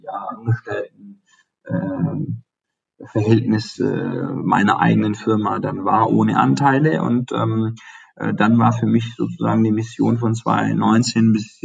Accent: Baden-Württemberg, Germany

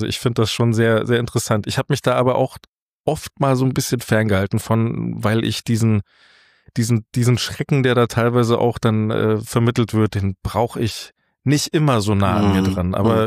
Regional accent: Moosburg, Bavaria, Germany; born there; also born or lived in Freising; now in Fulda, Germany; Ich komme ursprünglich aus, ja, Moosburg bin ich geboren.

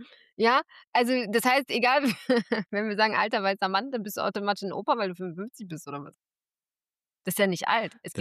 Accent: Gütersloh, North Rhine-Westphalia, Germany; born there; ich bin in Gütersloh geboren. Ich bin im Elisabeth-Hospital geboren.

